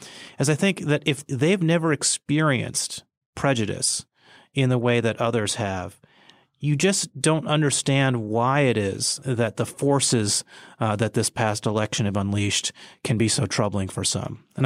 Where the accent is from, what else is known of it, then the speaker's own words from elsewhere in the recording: Michigan, United States; I mean, when I was growing up in Michigan, I lived in a very integrated neighborhood where there were blacks, Hispanics, Asians.